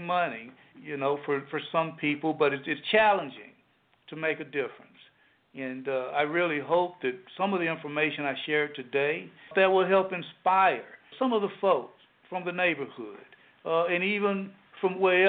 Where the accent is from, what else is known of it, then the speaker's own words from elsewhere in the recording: Sherwood Forest, United States; also born or lived in Daytona; now in Eufaula, United States; Yeah, I'm straight out from Sherwood Forest, you know, grown there, stayed, you know, grew up there most of my life. I moved to Daytona, and now in Eufaula, Alabama.